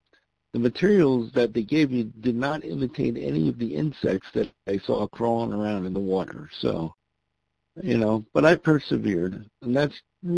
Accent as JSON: {"language": "English", "region": "New Jersey", "country": "United States", "tie": "born or raised there", "said": "Well, I grew up in New Jersey, not too far from the Musconetcong River"}